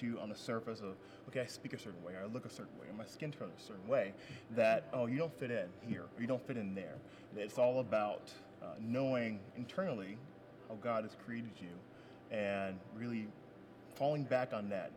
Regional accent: Kansas, United States; also born or lived in Pennsylvania; Grew up in the same situation, growing up in Kansas and Pennsylvania

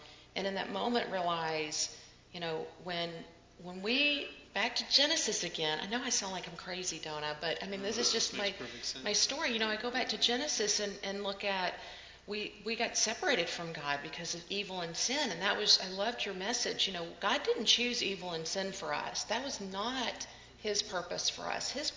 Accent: Mobile, Alabama, United States; because I am from Mobile, Alabama.

